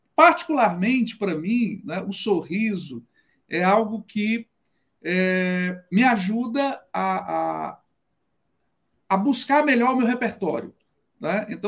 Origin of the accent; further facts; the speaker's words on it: Fortaleza, Ceará, Brazil; eu sou de Fortaleza, Ceará.